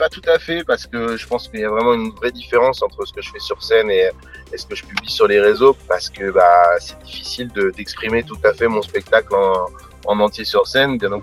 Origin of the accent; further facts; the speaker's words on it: La Frette-sur-Seine, Île-de-France, France; Je viens de La Frette-sur-Seine dans le 95.